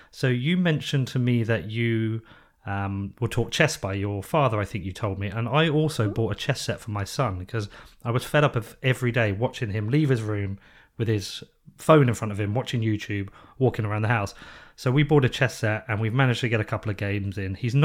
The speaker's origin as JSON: {"language": "English", "town": "Reading", "region": "South East England", "country": "United Kingdom", "tie": "born there", "said": "because I was born in Reading."}